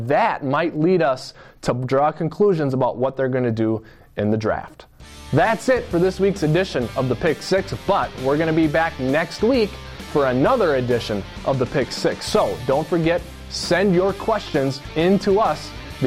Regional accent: Waseca, Minnesota, United States; Our next question comes from my hometown. Ryan from Waseca, Minnesota asks

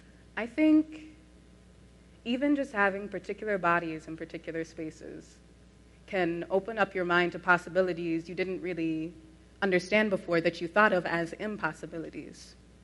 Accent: Omaha, Nebraska, United States; born there; Well, I was born in Omaha, Nebraska in 1997, the youngest of four children.

